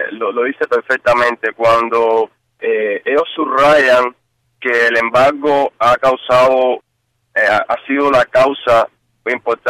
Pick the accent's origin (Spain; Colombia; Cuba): Cuba; yo crecí en Cuba